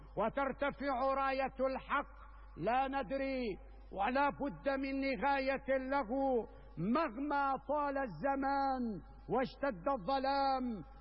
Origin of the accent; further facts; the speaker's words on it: Syria; ونحن كسوريين نقف في كل ساعة وفي كل يوم وفي كل أسبوع وفي كل شهر بشرف